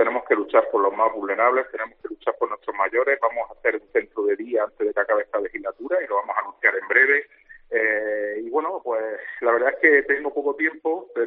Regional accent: Almuñécar, Andalusia, Spain; Yo lo que más quiero es mi pueblo, lo que más quiero es Almuñécar y la Herradura

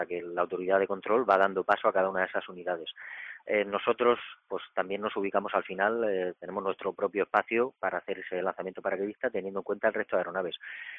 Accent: Region of Murcia, Spain; Y siendo murciano, tenía claro que me quería quedar aquí.

